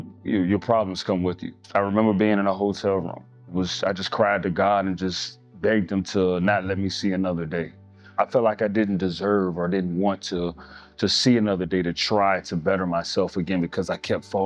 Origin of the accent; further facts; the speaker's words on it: Richmond, Virginia, United States; I'm from Richmond, Virginia. I was raised in a Christian home.